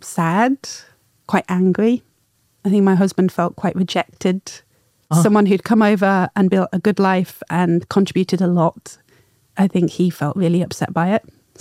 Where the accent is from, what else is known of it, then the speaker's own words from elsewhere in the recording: United Kingdom; I'm really happy to say I am British and Luxembourgish and I have both nationalities.